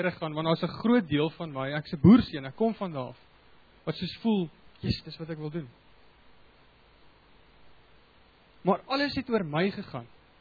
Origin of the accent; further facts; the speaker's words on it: Free State, South Africa; Soos jy agtergekom het, ek kom uit die Vrystaat uit.